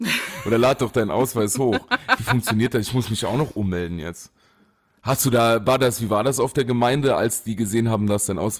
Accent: Saarland, Germany; Ich komme aus dem Saarland.

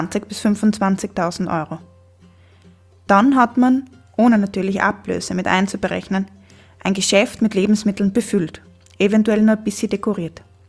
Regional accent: Trentino-Alto Adige, Italy; Ich bin in Südtirol aufgewachsen, in einer Familie, in der es hauptsächlich um Essen gegangen ist, aber sehr viel ums Reisen.

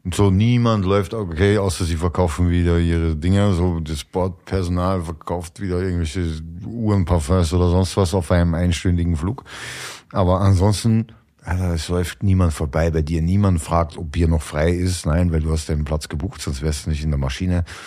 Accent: Austria; bei uns in Österreich.

